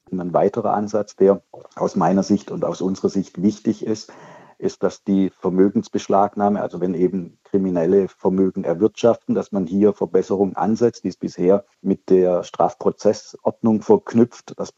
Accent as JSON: {"language": "German", "region": "Baden-Württemberg", "country": "Germany", "said": "Zunächst ist es so, ich komme aus Baden-Württemberg ursprünglich und habe deswegen diese Region besonders im Blick."}